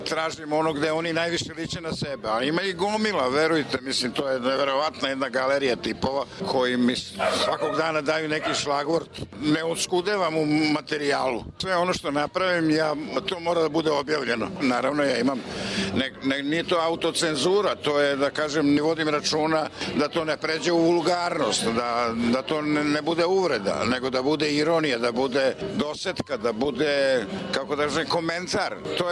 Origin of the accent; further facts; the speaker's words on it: Čačak, Šumadija and Western Serbia, Serbia; pošto sam ja Čačanin, rođen sam u Čačkoj